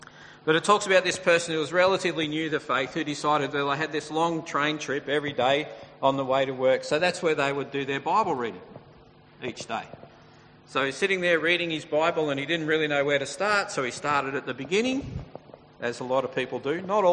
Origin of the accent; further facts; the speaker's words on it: Sydney, New South Wales, Australia; now in Brisbane, Australia; But I grew up in Sydney, and my first job was with a company